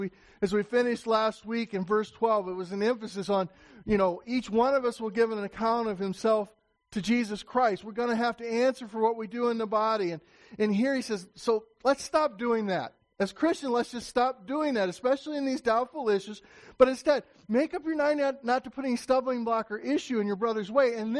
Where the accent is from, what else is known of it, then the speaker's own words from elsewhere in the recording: Indiana, United States; also born or lived in Pennsylvania; I grew up in Indiana and that I was in the workforce until I was 34 years old, and in 2004 went off to Bible college, lived in Pennsylvania for 6 years, came back to Indiana, Central Indiana